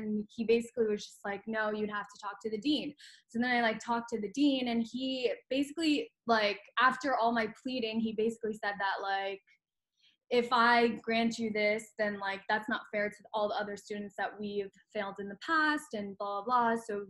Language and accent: English; New Jersey, United States; I grew up in Jersey.